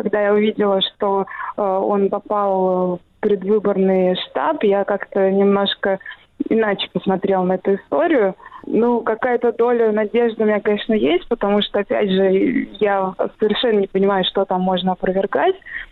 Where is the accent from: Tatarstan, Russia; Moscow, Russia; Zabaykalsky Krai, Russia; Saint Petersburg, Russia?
Saint Petersburg, Russia; А я, поскольку коренная петербурженка